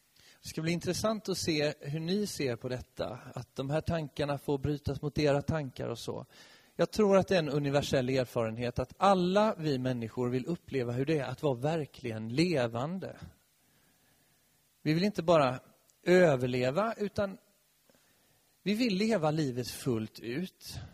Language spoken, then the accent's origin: Swedish; Nässjö, Jönköping County, Sweden; Jag kommer från Nässjö i Småland, och ända sedan jag var liten så har jag varit igång och skapat olika saker.